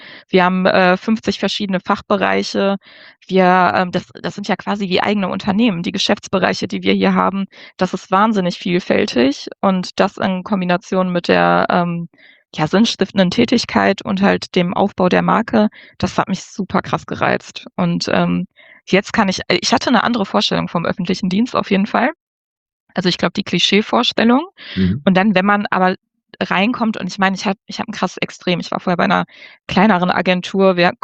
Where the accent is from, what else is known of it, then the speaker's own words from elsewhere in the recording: Wuppertal, North Rhine-Westphalia, Germany; Ich komme aus Wuppertal, habe da studiert, Wirtschaftswissenschaft und Politikwissenschaft